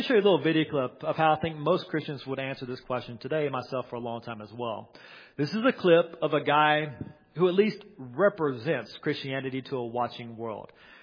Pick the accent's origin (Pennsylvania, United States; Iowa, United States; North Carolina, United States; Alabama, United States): North Carolina, United States; First of all, I'm from North Carolina originally.